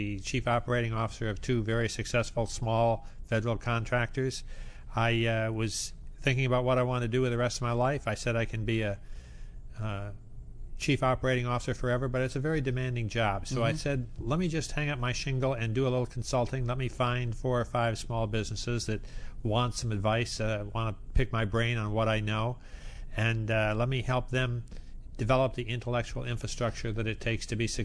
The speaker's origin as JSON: {"language": "English", "town": "Owosso", "region": "Michigan", "country": "United States", "tie": "born or raised there", "said": "I grew up in a small town in Michigan, in central Michigan. I hardly ever mention the name to people who aren't from Michigan, but it's called Owosso. It's got about 20,000 people."}